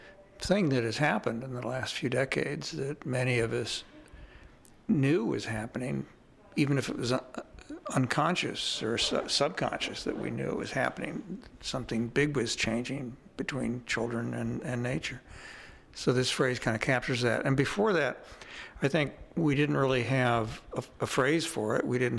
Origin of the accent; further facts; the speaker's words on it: Kansas City, Missouri, United States; I have a little personal history in the Ozark region because I grew up in Kansas City and my parents would come down to Bull Shoals and Table Rock